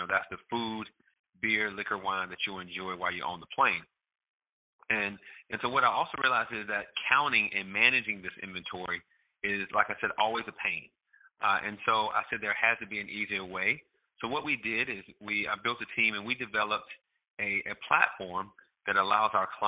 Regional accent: North Carolina, United States; I'm originally from North Carolina, born and raised there, went to NC State undergrad.

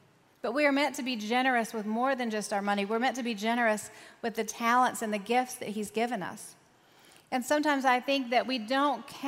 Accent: the South, United States; I grew up in the South as a woman

